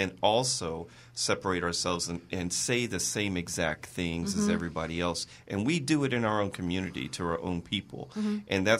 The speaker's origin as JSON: {"language": "English", "town": "Houston", "region": "Texas", "country": "United States", "tie": "born or raised there", "said": "I grew up in Houston, Texas."}